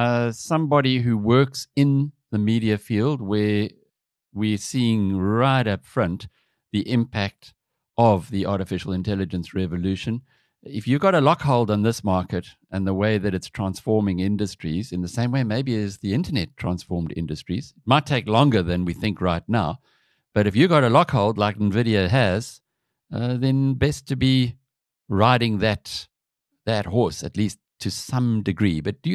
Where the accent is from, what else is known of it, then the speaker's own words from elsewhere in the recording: South Africa; in the same way as we as South African investors have looked to the US and a lesser extent Europe over the past decade or so.